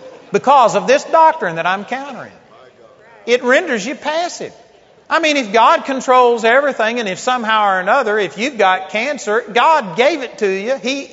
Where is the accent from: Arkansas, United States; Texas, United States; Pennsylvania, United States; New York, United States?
Texas, United States; Arlington; I grew up in Arlington, Texas, but I was in Nacogdoches, Texas